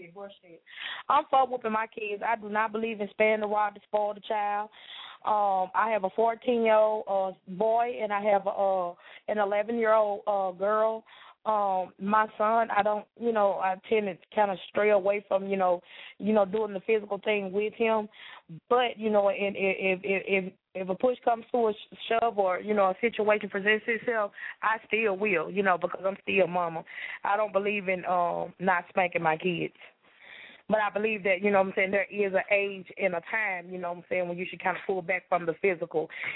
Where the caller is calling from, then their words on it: Cleveland, Mississippi, United States; I'm calling from Cleveland, Mississippi.